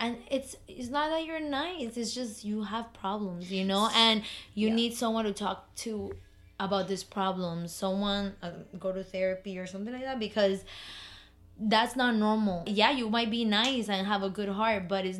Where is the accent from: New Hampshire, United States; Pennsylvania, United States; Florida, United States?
Florida, United States; Miami; because we are from Miami, okay?